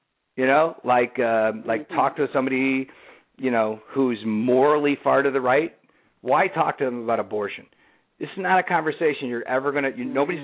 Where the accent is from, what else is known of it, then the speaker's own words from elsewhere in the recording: Chicago, Illinois, United States; and I know that because I'm a Chicagoan.